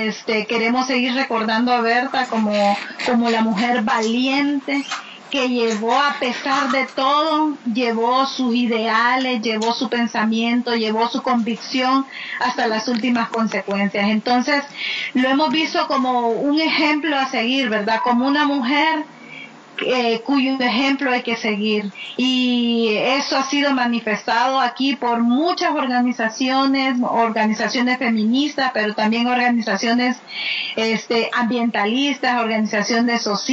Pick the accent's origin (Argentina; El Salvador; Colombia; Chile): El Salvador; pues somos de El Salvador